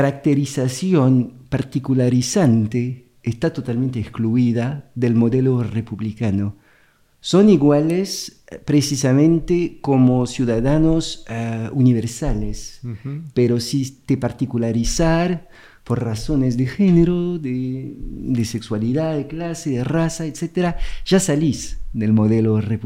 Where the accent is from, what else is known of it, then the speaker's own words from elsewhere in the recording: Morocco; yo vengo de Marruecos, o sea, del sur global, de cierta forma